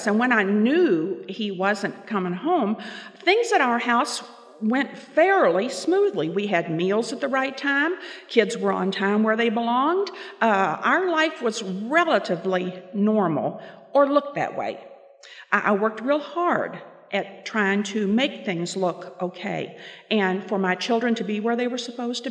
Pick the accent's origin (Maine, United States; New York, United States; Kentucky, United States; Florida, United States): Kentucky, United States; Louisville; now in Evansville, United States; I grew up in and around Louisville, Kentucky, and that's where most of my family still is. We moved to Evansville the first time, and actually we moved to get away from my mother.